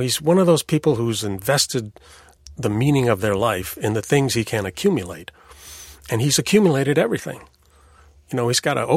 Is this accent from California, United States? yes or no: yes; Los Angeles, California, United States; All my friends were black. And so I co-opted their speech and their style and their attitudes and pretty much all of it. And so in effect, the vernacular was my first language